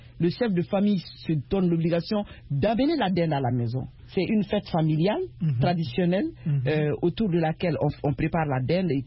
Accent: Mali

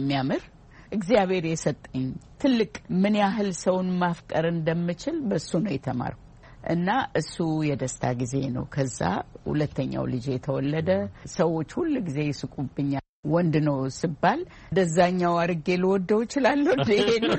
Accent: Oromia, Ethiopia; እኔ እኮ የተወለድኩት አንዲት ጥግ የኢትዮጵያ ትንሽ መንደር

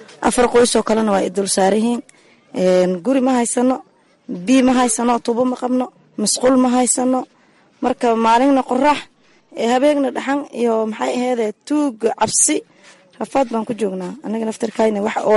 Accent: Saakow, Middle Juba, Somalia; Waxaan ka imaaday aniga degmada Saako.

